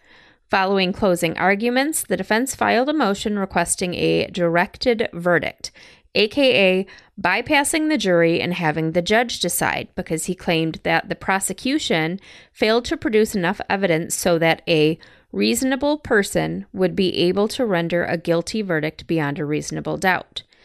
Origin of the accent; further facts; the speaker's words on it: Lansing, Michigan, United States; which is roughly a 2 or so hour drive southwest of my hometown, Lansing.